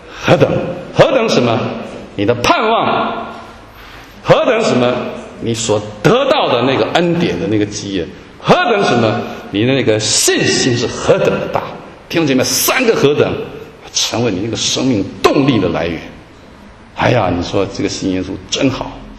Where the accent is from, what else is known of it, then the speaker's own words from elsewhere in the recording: China; 特别我们中国人特别累啊，很累的，这个民族很累啊。